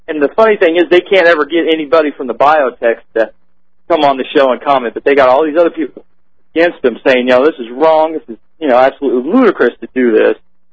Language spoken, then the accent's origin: English; Kansas City, United States; Hey, how you doing, Alex? I'm from Kansas City.